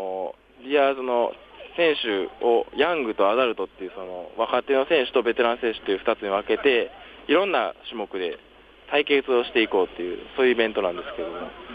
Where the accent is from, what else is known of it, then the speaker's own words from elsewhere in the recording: Hyogo, Japan; 私はあの兵庫県にありますあの淡路島とその本州をつないでいる明石海峡橋っていうのがあるんですけども、私はその近くの出身です